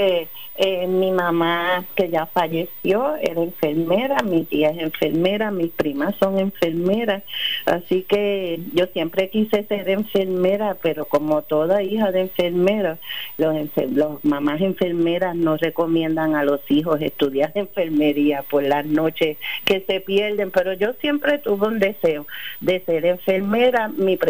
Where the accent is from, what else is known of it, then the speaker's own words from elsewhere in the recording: Ponce, Puerto Rico; Yo soy de Ponce.